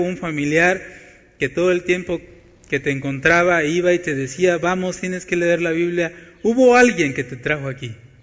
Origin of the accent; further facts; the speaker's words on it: Oaxaca, Mexico; moved away; also born or lived in Tehuacán; nosotros tuvimos que salir de un pueblo de Oaxaca y tuvimos que irnos a vivir a Tehuacán. Para 1981, nosotros ya estábamos instalados en la ciudad de Tehuacán.